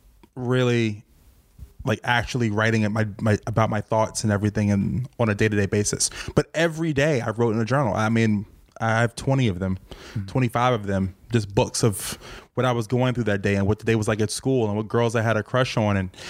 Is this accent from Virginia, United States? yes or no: yes; Virginia, United States; I have no control that I was raised in Virginia. I had no control of where I went to high school.